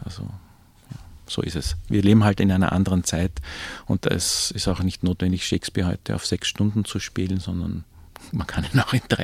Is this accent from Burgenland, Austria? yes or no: no; Vienna, Austria; als Wiener hat man auch mit diesen Österreich-Beschimpfungen schon seinen Spaß auch gehabt